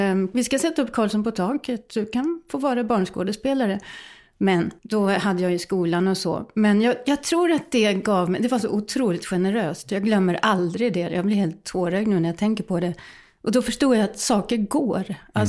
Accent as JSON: {"language": "Swedish", "town": "Helsingborg", "region": "Skåne", "country": "Sweden", "said": "jag är liksom inte sån här född Ödåkrabo, utan jag kommer faktiskt från Helsingborg."}